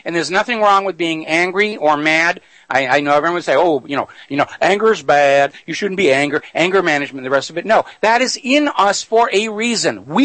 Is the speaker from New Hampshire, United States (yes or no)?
yes; New Hampshire, United States; I grew up in New Hampshire farm country, and we used to just go across the border to Canada all the time.